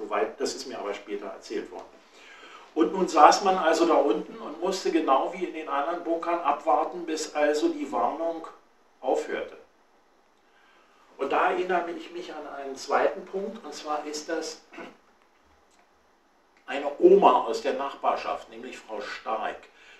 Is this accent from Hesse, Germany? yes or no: no; Berlin, Germany; Ich stamme aus einem aus dem Berliner Norden und wir saßen genau in der Einflugschneise der Bomber.